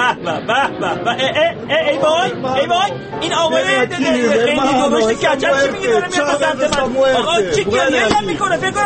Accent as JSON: {"language": "Persian", "country": "Iran", "said": "من خبرنگار ایرانی هستم"}